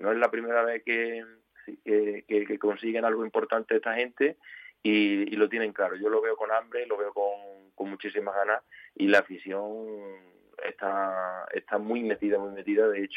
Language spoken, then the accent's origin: Spanish; Pedrera, Andalusia, Spain; Porque yo soy de Pedrera